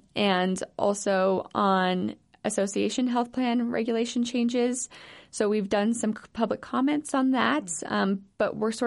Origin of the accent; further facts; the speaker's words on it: Colorado, United States; So I grew up in Colorado, decided to move home